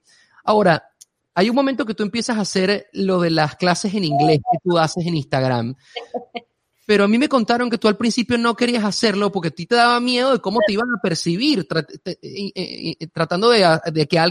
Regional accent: Venezuela; now in Miami, United States; yo pues soy venezolano. Claro, la comunidad venezolana aquí es grandísima, pero cuando empecé en la radio aquí en Miami

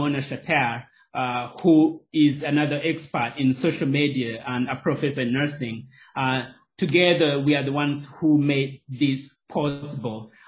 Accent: Rwanda; I am from Rwanda, East Africa, which is where I did my undergraduate nursing training and my master's in global health delivery.

